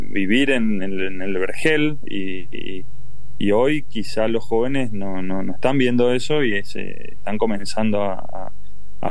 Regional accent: Misiones, Argentina; Provengo también de Misiones, muy común o era muy común vivir en la colonia, vivir en la chacra. Yo fui a la escuela primaria, comencé en la colonia, íbamos caminando, eran varios kilómetros.

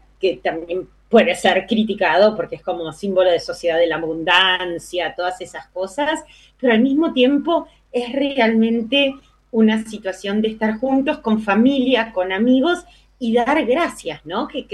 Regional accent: Argentina; nosotros guardamos porque somos argentinos

